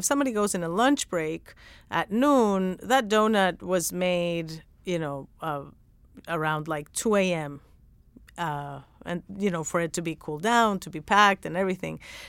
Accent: Mexico; now in United States; I didn't grow up going to donut shops, because I'm from Mexico and that wasn't like a big thing the way that it is here.

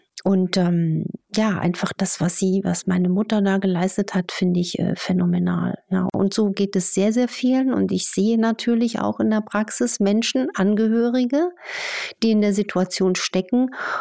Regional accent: Germany; wir sind ja in der Grenzregion groß geworden

